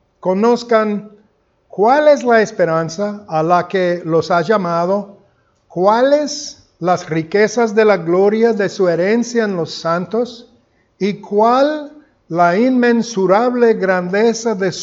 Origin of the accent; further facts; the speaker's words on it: United States; Spanish is a second language; como gringo, que el español no es mi primer idioma, lucho mucho para comunicar estas cosas profundas